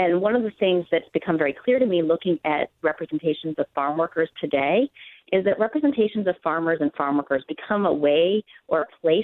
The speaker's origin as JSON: {"language": "English", "region": "California", "country": "United States", "said": "I'm from California, and I was in high school during Prop 187"}